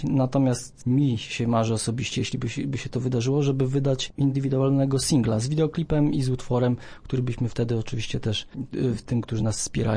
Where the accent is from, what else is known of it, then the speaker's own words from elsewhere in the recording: Głogów, Lower Silesian Voivodeship, Poland; Poza tym lubimy też Warszawę, natomiast jesteśmy z Głogowa.